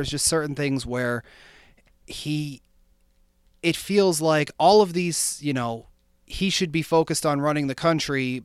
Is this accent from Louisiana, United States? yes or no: no; Pennsylvania, United States; I believe he represents Pennsylvania, so that kind of gave me a little bit of a cheer because I'm from Pennsylvania.